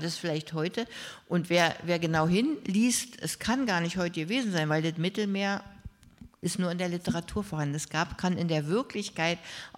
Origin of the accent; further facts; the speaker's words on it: East Germany, Germany; born there; ich als geborene Ostdeutsche